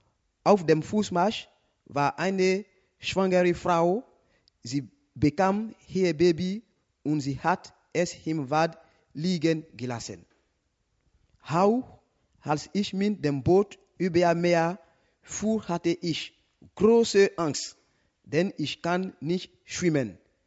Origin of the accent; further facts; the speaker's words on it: Côte d’Ivoire; German is a second language; now in Germany; Ich komme aus Afrika. Mein Land heißt Elfenbeinküste.